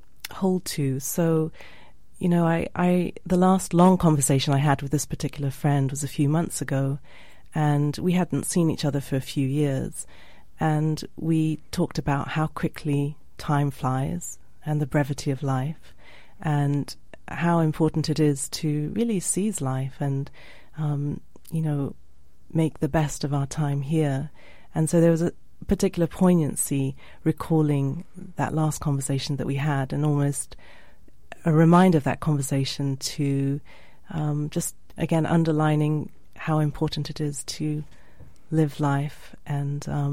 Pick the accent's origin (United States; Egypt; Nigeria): Nigeria; Jos, Plateau; I grew up in the north of Nigeria in a place called Jos